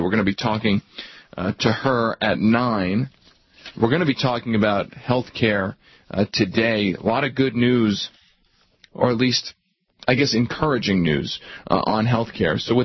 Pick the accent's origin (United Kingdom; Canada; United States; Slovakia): United States; Philadelphia, Pennsylvania; I mean, I'm on a Colorado radio station, but I grew up in Philadelphia.